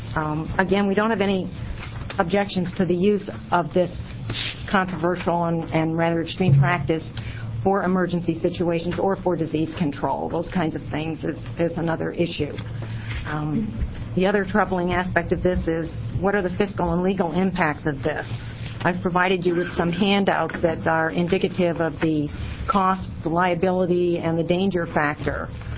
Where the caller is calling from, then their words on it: Jacksonville, Oregon, United States; And I come from Jacksonville, Oregon today, and appreciate the opportunity to address you about this issue.